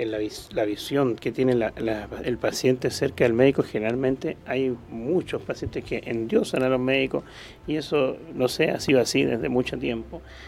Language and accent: Spanish; Iquique, Tarapacá, Chile; en la ciudad de Iquique. Yo soy iquiqueño y en esa ciudad trabajé 5 años en esta área.